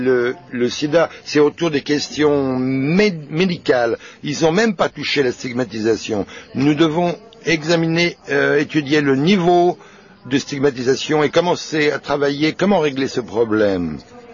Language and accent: French; Chicago, Illinois, United States; je viens de Chicago, aux États-Unis.